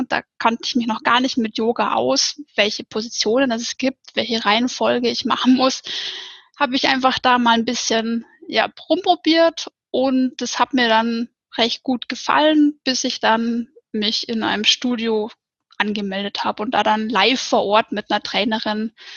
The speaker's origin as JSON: {"language": "German", "region": "Bavaria", "country": "Germany", "said": "ich bin 31 Jahre alt, ich komme aus Bayern, aus Oberbayern, aus der Nähe vom Ammersee."}